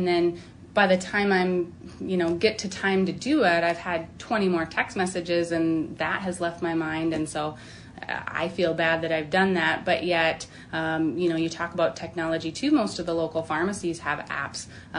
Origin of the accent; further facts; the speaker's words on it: Hitchcock, South Dakota, United States; So I grew up close to Huron in Hitchcock, and so this is my hometown, I would say.